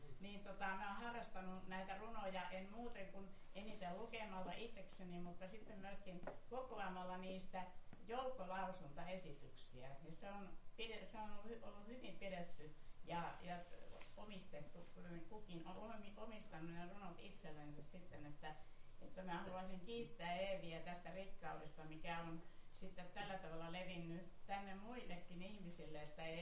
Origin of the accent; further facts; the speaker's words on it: Tampere, Pirkanmaa, Finland; now in Helsinki, Finland; Mä olen Tampereella syntynyt ja kasvanut, mutta ollut aikaisemminkin Helsingissä ja nyt taas nykyään olen täällä